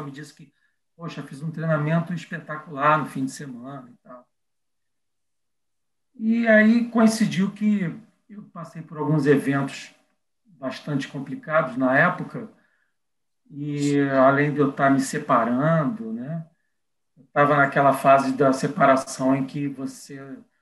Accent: Brazil; also born or lived in Spain; já que eu sou nascido na Espanha. Eu vim para cá muito pequeno, quer dizer, fui trazido muito pequeno, mas minha família manteve as raízes, e os costumes.

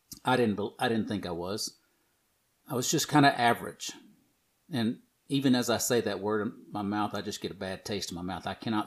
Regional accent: the South, United States; I was, you know, I'm from the South. I opened doors. I said, yes, ma'am, no, ma'am.

